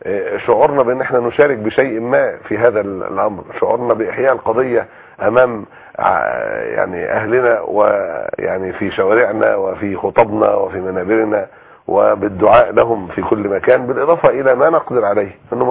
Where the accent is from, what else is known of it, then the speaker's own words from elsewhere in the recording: Egypt; عندنا في مصر في حملة أمة واحدة تقوم برعاية أكثر من 600 أسرة